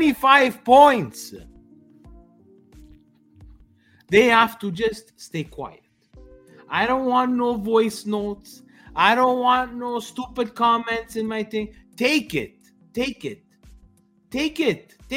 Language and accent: English; Montreal, Quebec, Canada; born there; my parents were born in Calabria. I was born in Canada.